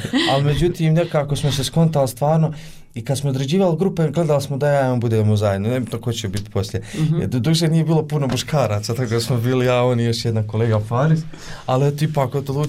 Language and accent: Bosnian; Gornji Vakuf-Uskoplje, Federation of Bosnia and Herzegovina, Bosnia & Herzegovina; Da, upravo dolazim iz mjesta gdje je bilo tokom, kako da kažem, ovog zadnjeg rata, bilo je jako teško. Jer dolazim iz mjesta gdje je podijeljeno. Gornji Vakuf Uskoplje, gdje ima